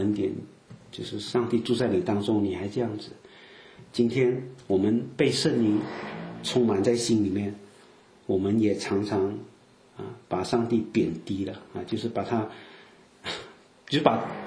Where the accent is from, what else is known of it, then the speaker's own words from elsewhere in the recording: Fujian, China; accent: Fujianese; 我们福建话长是种植的意思啊